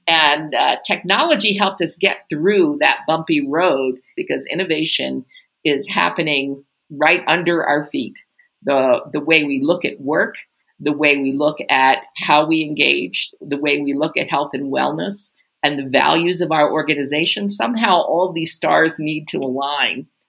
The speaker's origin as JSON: {"language": "English", "country": "Ecuador", "said": "I'm from Ecuador, you're in South Africa."}